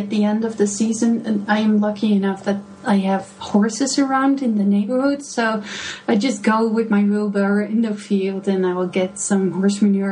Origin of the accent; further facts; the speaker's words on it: Delft, South Holland, Netherlands; Well, actually from Delft, which is very known for its Delft blue, the porcelain blue.